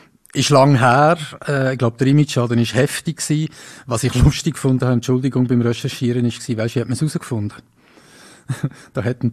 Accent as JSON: {"language": "German", "country": "Switzerland", "said": "Als Schweizer wird man da ganz klein und es wird ein bisschen schon neidisch."}